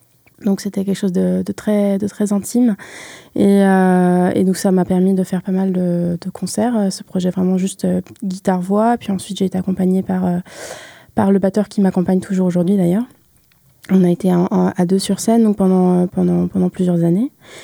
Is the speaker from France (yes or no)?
yes; Rennes, Brittany, France; parce que je suis rennaise et que c'est important pour moi de jouer ici.